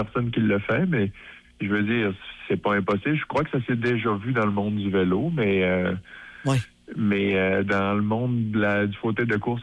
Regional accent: Quebec, Canada; moi, je suis un petit gars de région, je viens du Saguenay-Lac-Saint-Jean

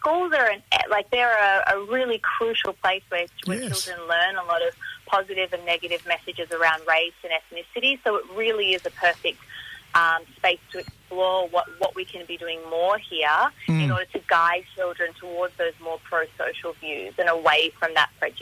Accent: Melbourne, Victoria, Australia; I'm from Melbourne. I've got a mixed background. My family's from Eritrea and Australia, so country in East Africa.

